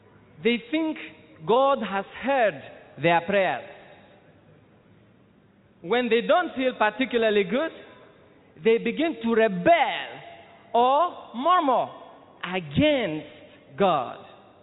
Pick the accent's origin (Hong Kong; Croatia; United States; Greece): Greece; I come from Greece.